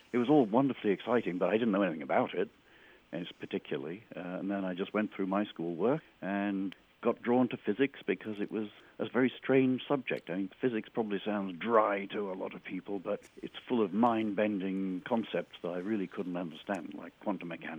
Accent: Birmingham, West Midlands, United Kingdom; You can tell from my accent I grew up in England, but you can't tell is I grew up in Birmingham, England, which has a very distinctive accent of its own.

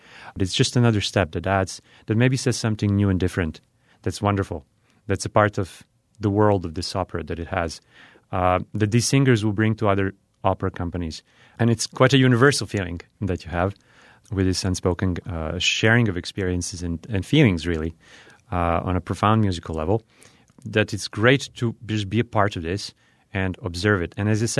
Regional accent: Serbia; now in United States; in my home country of Serbia.

